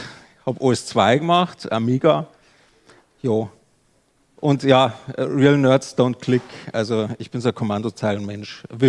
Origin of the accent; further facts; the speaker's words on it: Bavaria, Germany; Also unsere Art Deutsch, er ist ja Österreicher, ich bin Bayer.